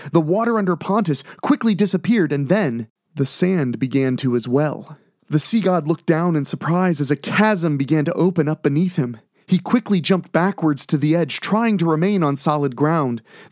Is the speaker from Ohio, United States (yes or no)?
yes; Ohio, United States; I'm from Ohio and we don't have a whole lot of beaches